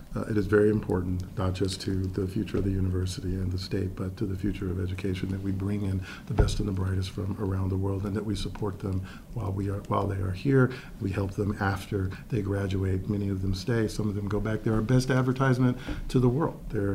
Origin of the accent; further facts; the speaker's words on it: Atlanta, Georgia, United States; I came from the Atlanta public school system at a time when very few of the students from there would go to where eventually I did my undergraduate degree.